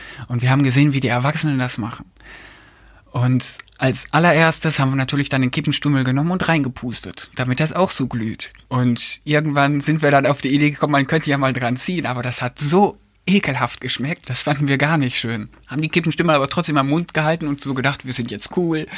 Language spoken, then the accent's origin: German; Kleve, North Rhine-Westphalia, Germany; aber Kleve ist meine Heimat, darauf beziehe ich mich auch noch